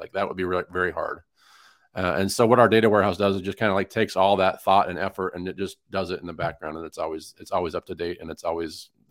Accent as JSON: {"language": "English", "region": "Utah", "country": "United States", "tie": "born or raised there", "said": "I grew up in Utah. My parents would take us to Disneyland every few years, I guess."}